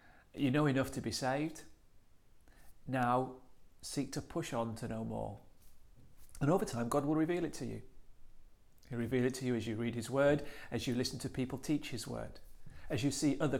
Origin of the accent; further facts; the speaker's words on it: Maryport, North West England, United Kingdom; was younger, I used to run for an athletics club in my hometown up in Maryport, and I loved it.